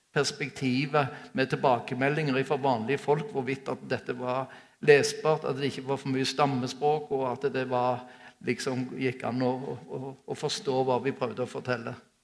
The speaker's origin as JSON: {"language": "Norwegian", "town": "Sola", "region": "Rogaland", "country": "Norway", "tie": "born or raised there", "said": "For hjemme på Sola så hadde vi boing med majones på brødskiver."}